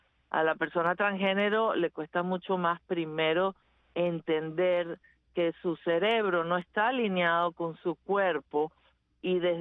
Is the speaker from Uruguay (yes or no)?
no; Venezuela; Bueno, mi experiencia creciendo en Venezuela fue que prácticamente yo sabía que no debía salir del closet.